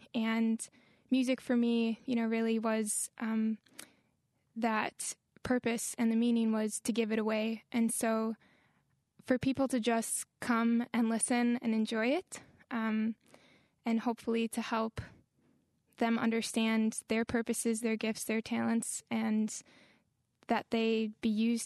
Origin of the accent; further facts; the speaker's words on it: Milwaukee, Wisconsin, United States; I've always lived in Wisconsin. I grew up in Milwaukee, and music was just something my entire family did.